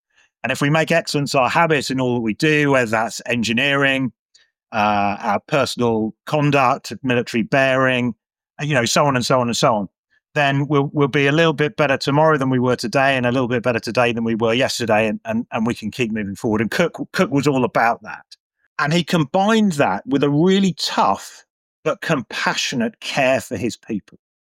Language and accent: English; Watford, East of England, United Kingdom; I grew up in Watford, so quite a long way from the sea.